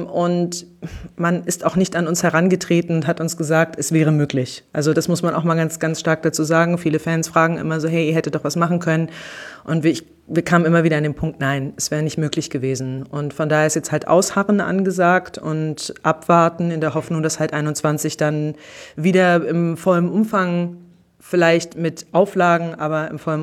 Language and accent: German; Rügen, Mecklenburg-Vorpommern, Germany; Ich bin auf der Bühne, auf der Naturbühne Ralswiek aufgewachsen, seit meinem 9. Lebensjahr auf Rügen und somit auch Störtebeker, bin ich mit Störtebeker groß geworden. Und ja, jetzt bin ich fast 38 Jahre alt